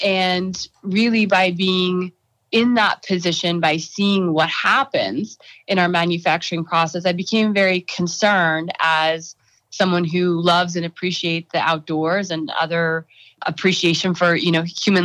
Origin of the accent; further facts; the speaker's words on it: Montana, United States; I'm a fifth generation Montanan. I grew up in Montana. I spent my childhood summers on my grandmother's cattle ranch outside of Bozeman.